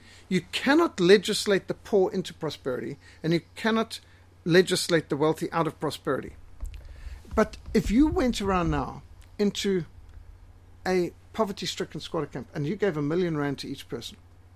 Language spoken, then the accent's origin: English; Zimbabwe; now in South Africa; I remember I came down from Rhodesia where we had a very high level of education. And I must say, while the South African science and maths was better, the Rhodesian history and geography and English was higher.